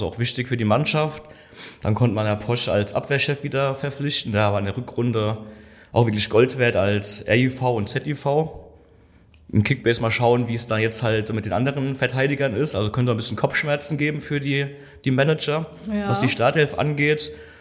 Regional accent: Mainz, Rhineland-Palatinate, Germany; ich komme aus dem Vorort von Mainz, bin 34 Jahre alt

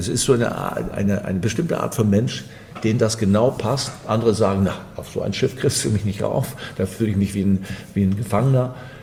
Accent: Fehmarn, Schleswig-Holstein, Germany; born there; denn ich bin von der Insel Fehmarn, dort bin ich geboren, ein Kind des Wassers.

